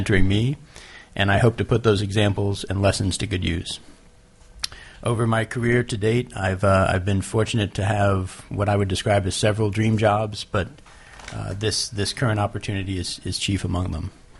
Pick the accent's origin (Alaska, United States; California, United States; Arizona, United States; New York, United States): Alaska, United States; Anchorage; I grew up in Anchorage, Alaska. I've lived there almost all my life, aside from going outside for both college and law school